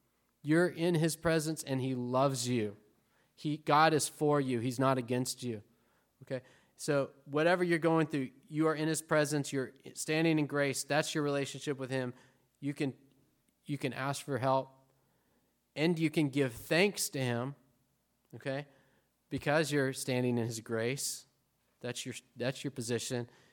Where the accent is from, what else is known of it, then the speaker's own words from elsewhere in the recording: United States; now in Argentina; And even though I'm living in Argentina, I'm an American citizen. I don't vote in their elections. I vote in these elections, right?